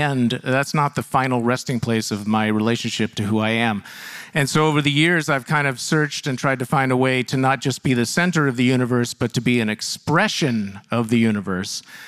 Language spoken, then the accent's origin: English; Yarrow Point, Washington, United States; me as a tiny child in suburban Seattle. I grew up on Yarrow Point, one of the little points on the other side of the 520 bridge.